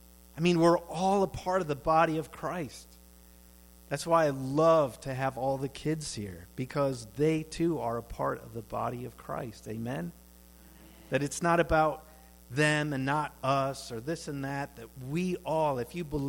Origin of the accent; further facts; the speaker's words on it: Minnesota, United States; now in New York City, United States; I was born and raised in Minnesota. I never thought that I would be pastoring in New York City.